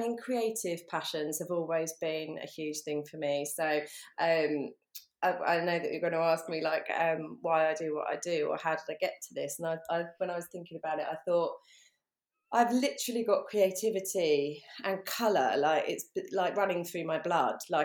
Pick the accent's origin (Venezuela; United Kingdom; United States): United Kingdom; London; accent: southeast London; now in West Sussex, United Kingdom; I'm based now in West Sussex, but I grew up in London, grew up in the south, in southeast London, southeast with a W, and then, which comes out much more when I'm tired or I've had one too many wines.